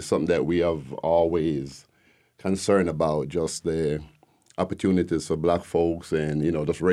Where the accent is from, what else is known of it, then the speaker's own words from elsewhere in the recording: Jamaica; now in Decatur, United States; You could tell originally I'm not from here. I'm from Jamaica.